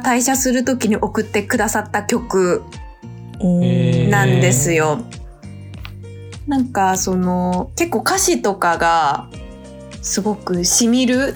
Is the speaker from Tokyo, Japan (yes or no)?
yes; Tokyo, Japan; 私東京ですね、多摩地区っていうちょっとまあ田舎の方の東京と。